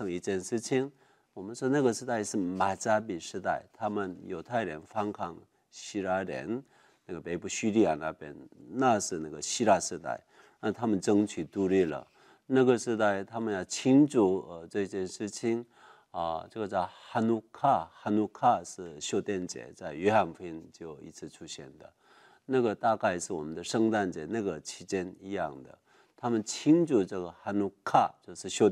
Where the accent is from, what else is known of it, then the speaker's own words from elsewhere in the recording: South Korea; Chinese is a second language; 我是一个韩国人，所以有的时候我教课教圣经，我的国语不太顺，